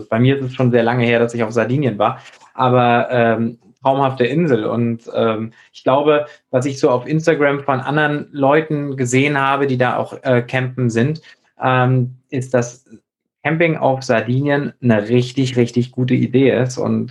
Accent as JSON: {"language": "German", "region": "Schleswig-Holstein", "country": "Germany", "said": "da, wo ich herkomme, aus der Nähe von Flensburg"}